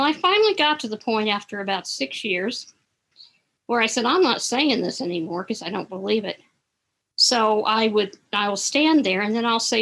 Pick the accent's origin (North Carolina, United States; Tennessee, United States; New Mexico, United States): New Mexico, United States; I'm an alcoholic from New Mexico.